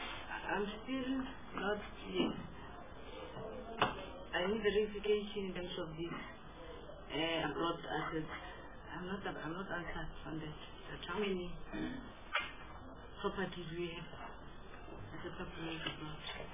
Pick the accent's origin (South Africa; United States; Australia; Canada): South Africa; Limpopo; For instance, I'm from Limpopo, the properties which are there around, nobody's looking after